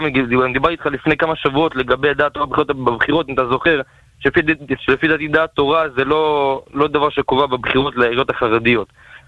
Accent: Bnei Brak, Central District, Israel; אני גם בני ברקי

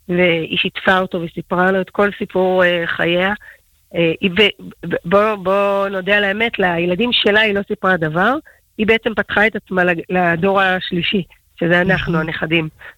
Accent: Jerusalem, Jerusalem District, Israel; אנחנו נולדנו וגדלנו בירושלים שבין החומות, בעיר העתיקה. ההורים שלי היו ממחדשי היישוב היהודי בעיר העתיקה של ירושלים המאוחדת, וינקנו ובאמת ינקנו מכל סמטאותיה וקדושתה של העיר

